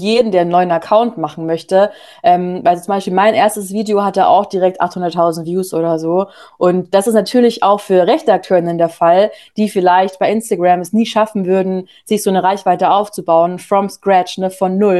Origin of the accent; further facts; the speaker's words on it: Bavaria, Germany; also ich komme ursprünglich aus Bayern